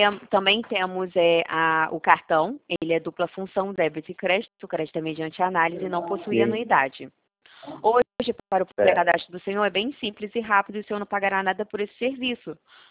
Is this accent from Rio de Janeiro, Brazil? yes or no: yes; Rio de Janeiro, Brazil; eu sou do Rio de Janeiro